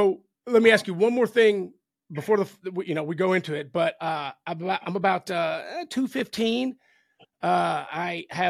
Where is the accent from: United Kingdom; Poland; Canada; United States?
United States; Kentucky; I'm from Kentucky, but I cannot drink bourbon or whiskey.